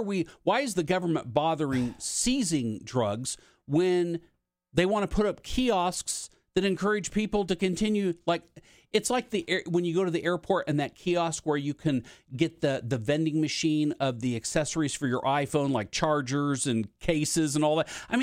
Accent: Santa Rosa, California, United States; My hometown of Santa Rosa, California, experienced almost a 5.0 earthquake in that area.

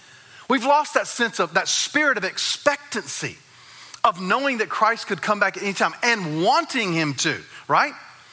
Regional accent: Arkansas, United States; So I can say that because I'm from Arkansas, okay? You know, and we're last in everything, right?

